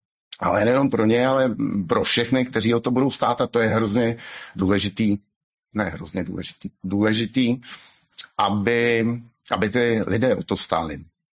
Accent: Hradec Králové, Hradec Králové Region, Czechia; Narodil jsem se a žije v Hradci Králové.

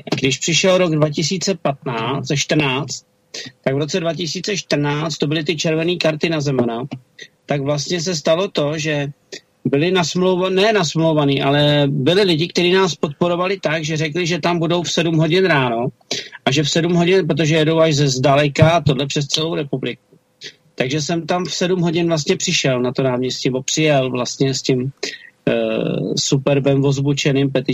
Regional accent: Prague, Czechia; ačkoliv jsem rodilej Žižkovák, přesto jsem tyhle ty disidenty neviděl

